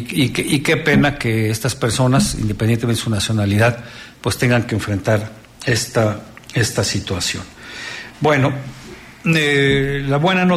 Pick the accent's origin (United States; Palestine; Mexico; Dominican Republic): Mexico; nosotros, los mexicanos